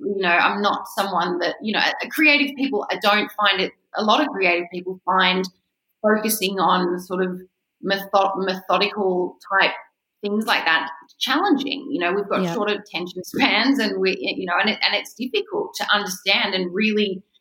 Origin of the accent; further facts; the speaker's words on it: Australia; him being a Brit and me being an Australian, and I remember William was really jealous of my American accent